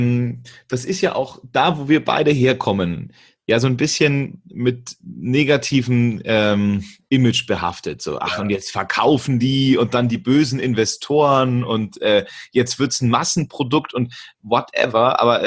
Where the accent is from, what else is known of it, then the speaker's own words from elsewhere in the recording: Augsburg, Bavaria, Germany; wir kommen aus Augsburg.